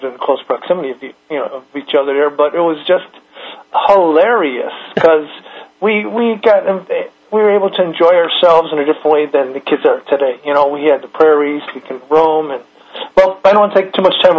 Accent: Chicago, Illinois, United States; There's a group of us. We grew up in Chicago together.

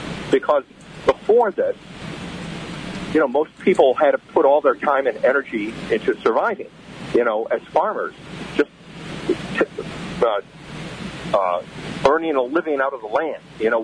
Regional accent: Marston, New York, United States; It was just 10 miles away from where I grew up in Marston, New York.

